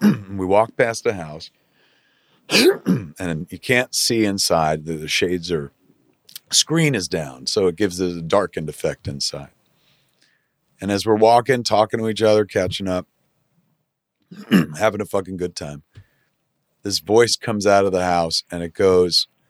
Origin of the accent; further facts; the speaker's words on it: Highlands, New Jersey, United States; I referred to my hometown at Highlands incorrectly, I will add, as I said, I grew up in a white trash town.